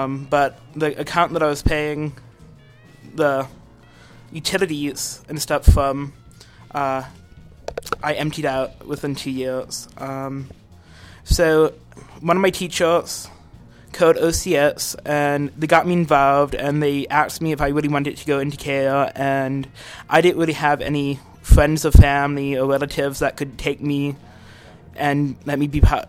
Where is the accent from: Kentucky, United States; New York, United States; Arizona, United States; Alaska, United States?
Alaska, United States; Fairbanks; I am 18 years old, and I'm from Fairbanks, Alaska.